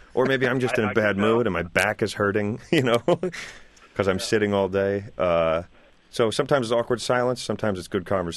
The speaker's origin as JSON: {"language": "English", "region": "New Jersey", "country": "United States", "tie": "born or raised there", "said": "starting in my hometown here in New Jersey where I grew up."}